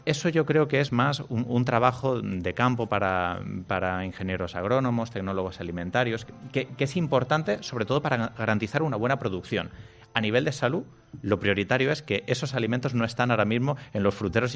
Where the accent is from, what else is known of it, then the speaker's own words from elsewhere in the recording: Castilla-La Mancha, Spain; La harina, yo que soy manchego, tierra de molinos